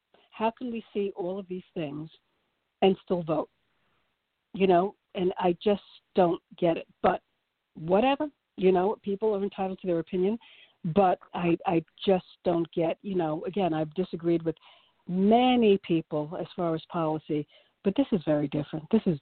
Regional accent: New York, United States; I mean, I'm a New Yorker. I've been here all my life.

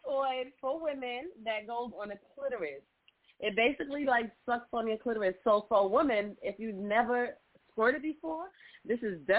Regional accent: Brooklyn, New York, United States; Okay, well, I am from Brooklyn, New York.

